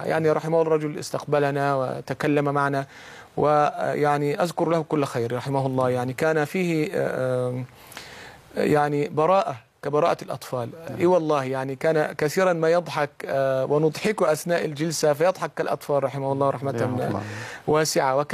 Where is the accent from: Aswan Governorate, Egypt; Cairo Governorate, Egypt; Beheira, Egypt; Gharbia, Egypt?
Gharbia, Egypt; Samannoud; ينسب إلى سمنود بلدتي التي ولد فيها وعاش فيها يعني شطرا كبيرا من حياتي